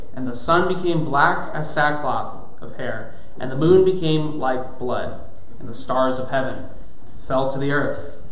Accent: California, United States; Now, I grew up in California, and it wouldn't have been uncommon for you to hear people talk about the big one.

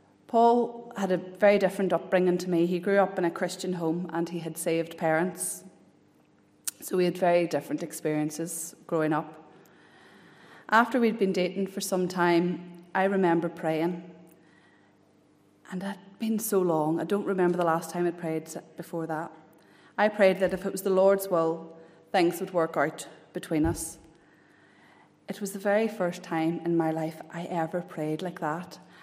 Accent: Londonderry, Northern Ireland, United Kingdom; I was born and lived in Londonderry for the first 29 years of my life. I was brought up in the Roman Catholic Church by my very devout Catholic parents

